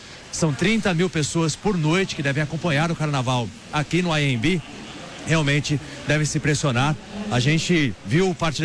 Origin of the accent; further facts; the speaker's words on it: Presidente Prudente, São Paulo, Brazil; Sou de Presidente Prudente, interior de São Paulo.